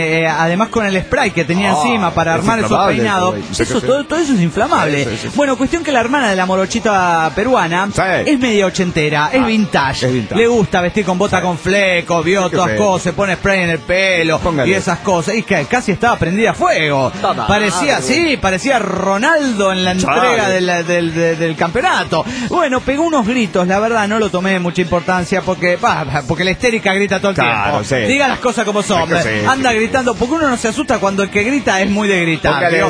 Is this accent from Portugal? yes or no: no; Tijuana, Baja California, Mexico; de Tijuana, México!